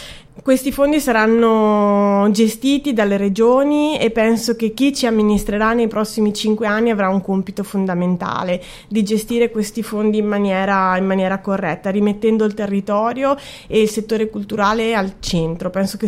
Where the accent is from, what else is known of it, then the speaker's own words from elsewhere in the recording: Badia Polesine, Veneto, Italy; ho 36 anni e sono originaria di Badia Polesine.